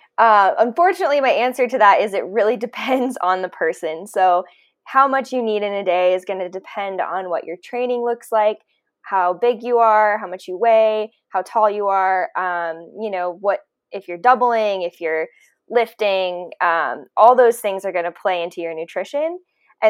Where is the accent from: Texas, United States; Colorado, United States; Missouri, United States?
Colorado, United States; I am from Colorado. I ran for the University of Colorado Boulder and was All-American in the 1500 there.